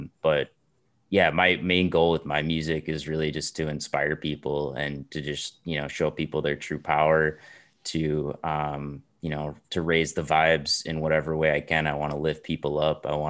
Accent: Minnesota, United States; a lot of it from my hometown in Minnesota.

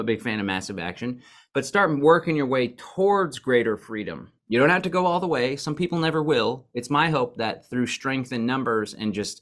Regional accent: Austin, Texas, United States; I was born and raised in Austin, but I got the heck out of there and moved to the neighboring county that's a lot more rural and conservative.

